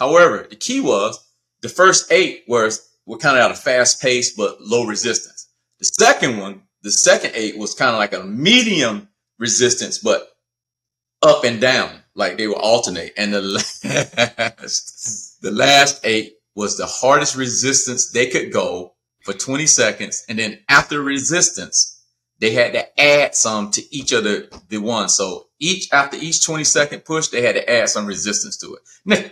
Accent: Georgia, United States; because I'm from Georgia. I'm a grit man.

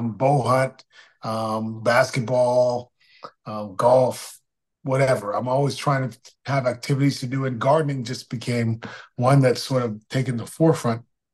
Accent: Toronto, Ontario, Canada; moved away as an adult; now in United States; I grew up in Canada. I grew up in Toronto. My parents are from the Caribbean, but I grew up in Toronto. I moved to the States to go to dental school at Howard University in 1995.

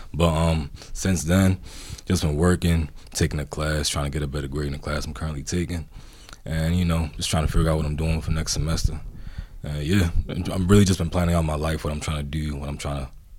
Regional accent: Baltimore, Maryland, United States; also born or lived in Atlanta, United States / Cameroon; So I was born in Atlanta, came to Maryland for a little bit, went back, went to Cameroon for a couple years. I came back, moved to Baltimore when I was like 5 years old.

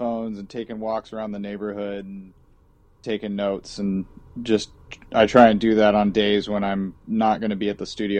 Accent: Phoenix, Arizona, United States; also born or lived in Tucson, United States; Yeah, I'm from Phoenix originally and then went to school in Tucson

